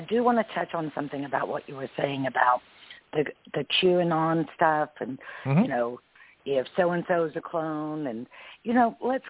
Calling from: Knoxville, Tennessee, United States; Knoxville, Tennessee.

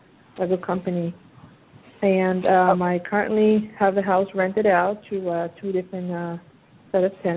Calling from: Pennsylvania, United States; I'm calling from Pennsylvania.

